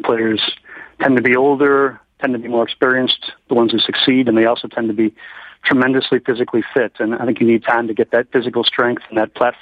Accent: United States; You know, Tom, I'm American, and I love my country

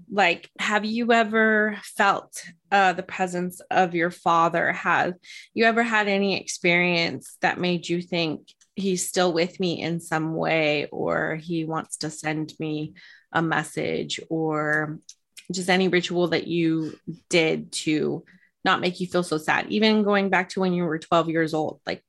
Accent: California, United States; This is a Mexican heritage tradition, and I'm not Mexican, but I grew up in California.

